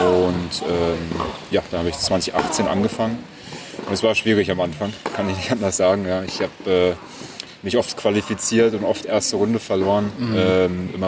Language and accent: German; Berlin, Germany; Ich komme aus Berlin ursprünglich. Meine Eltern haben eine Konditorei, da bin ich groß geworden